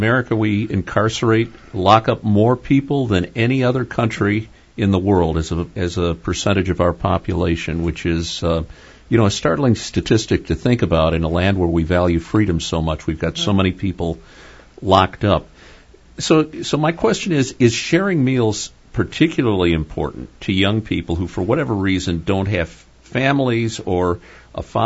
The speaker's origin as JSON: {"language": "English", "region": "Illinois", "country": "United States", "tie": "born or raised there", "said": "when I was a young boy growing up in the Chicago area, I went to a grade school that was about a mile from my house"}